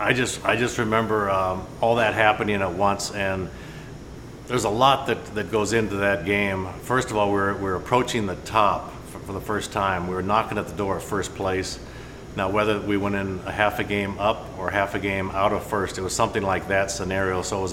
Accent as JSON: {"language": "English", "town": "Spokane", "region": "Washington", "country": "United States", "tie": "born or raised there", "said": "Now, myself growing up in Spokane, Washington, did not have Braves baseball, did not have TBS, did not have WGN."}